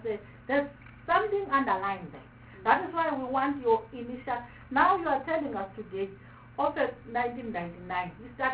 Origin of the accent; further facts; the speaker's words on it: Mpumalanga, South Africa; Because we are from Mpumalanga.